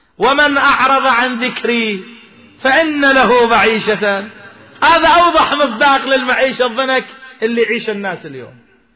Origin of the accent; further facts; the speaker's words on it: Iraq; هذه عندنا بالعراق